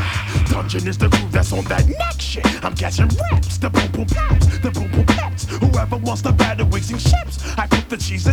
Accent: New York City, New York, United States; Shout out to my hometown, East New York.

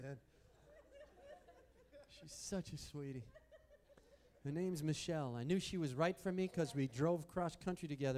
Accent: Wisconsin, United States; now in Los Angeles, United States; she's from Minnesota. I'm from Wisconsin. All our psycho friends from Minnesota and Wisconsin came out for the wedding, you know?

